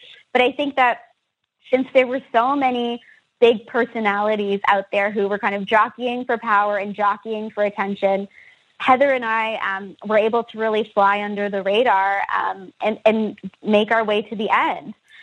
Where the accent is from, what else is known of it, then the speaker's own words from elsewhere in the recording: Philippines; now in Toronto, Canada; I am a Filipino immigrant woman who lives in downtown Toronto.